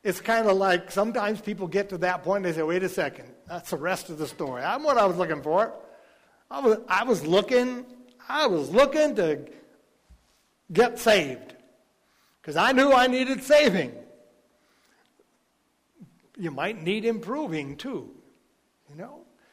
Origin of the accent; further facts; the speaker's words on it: United States; But I'm American. We Americans speak American.